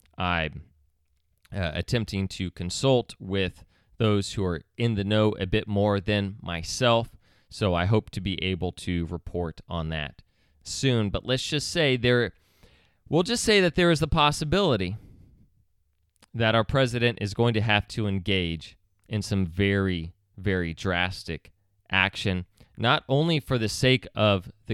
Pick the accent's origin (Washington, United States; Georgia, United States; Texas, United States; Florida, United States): Texas, United States; That's up for Californians to decide. Not up for me as a Texan.